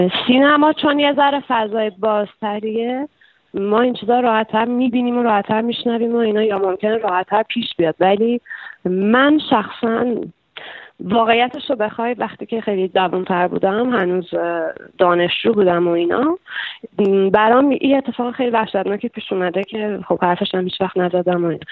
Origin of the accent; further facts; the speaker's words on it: Iran; moved away; از ایران که اومدم بیرون و به گذشته شروع کردم با آرامش نگاه کردم